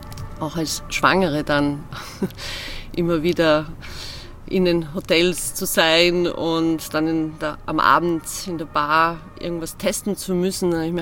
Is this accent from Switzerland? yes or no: no; Slovakia; first language Slovak; German is a second language; now in Prague, Czech Republic; bin dann als Expat geholt worden aufgrund meiner Muttersprache, dem Slowakisch, Tschechisch ist ja sehr ähnlich, damals war dann schon die Tschechoslowakei auseinander, bin ich nach Prag gegangen